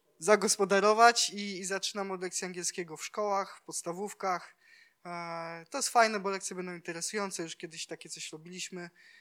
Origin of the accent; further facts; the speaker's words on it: Praszka, Opole Voivodeship, Poland; jesteśmy z Praszki, z mojego miasta